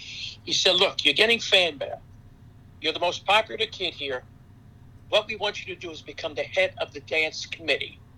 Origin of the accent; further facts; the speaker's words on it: Philadelphia, Pennsylvania, United States; born there; You know, I was born in 1940. I was born in South Philadelphia.